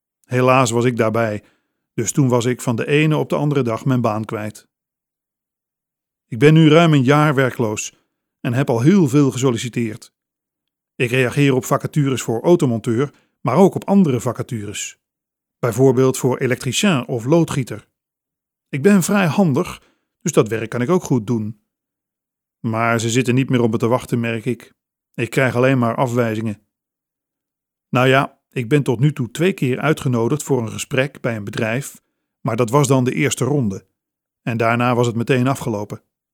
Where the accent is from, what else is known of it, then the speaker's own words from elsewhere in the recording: Spain; Dutch is a second language; moved away as an adult; now in Netherlands; Ik kom uit Spanje, maar mijn vrouw is Nederlandse en ik woon nu al 25 jaar in Nederland.